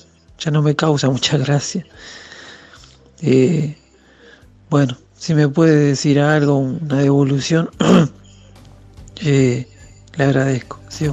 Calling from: Buenos Aires, Argentina; soy de Buenos Aires.

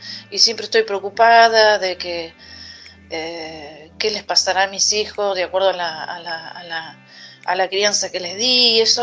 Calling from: Maipú, Buenos Aires Province, Argentina; de Maipú, provincia de Buenos Aires.

